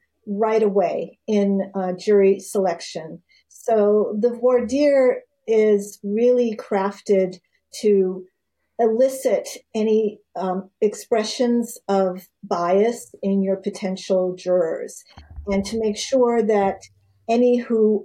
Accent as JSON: {"language": "English", "region": "California", "country": "United States", "said": "I'm a Californian and I don't know."}